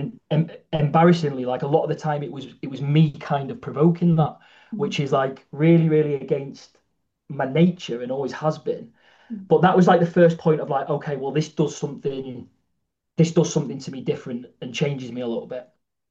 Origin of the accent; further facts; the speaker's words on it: Bolton, North West England, United Kingdom; born there; I was born in Bolton, and we moved around quite a lot growing up. So my dad was a physio in professional football.